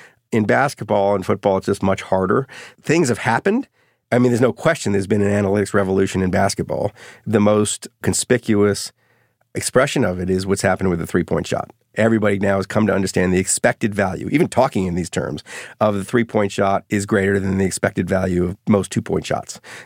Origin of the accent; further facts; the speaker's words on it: New Orleans, Louisiana, United States; the Baseball Scouts of America had a conference in New Orleans, oddly, my hometown, devoted to how to defend themselves against Moneyball.